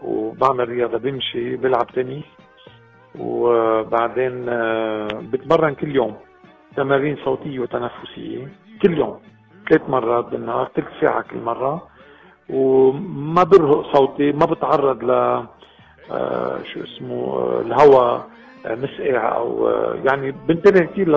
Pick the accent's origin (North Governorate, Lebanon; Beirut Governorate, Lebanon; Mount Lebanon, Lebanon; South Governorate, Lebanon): Mount Lebanon, Lebanon; Dhour El Choueir; وصار نصيب انه تعرفت على زوجتي شيلا ببلدتنا بدور شوير